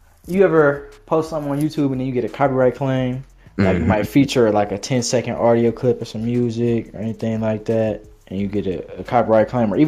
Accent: Detroit, Michigan, United States; You know, I'm hailing from Detroit, 313. Detroit, stand up.

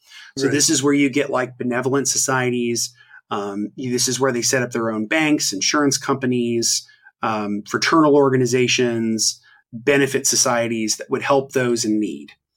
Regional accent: Indiana, United States; So obviously you have something like New Harmony, which was in my home state of Indiana

